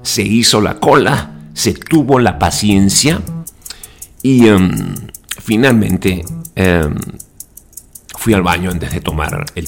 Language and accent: Spanish; Venezuela; en un par de meses debería yo estar recibiendo mi documento, como venezolano que soy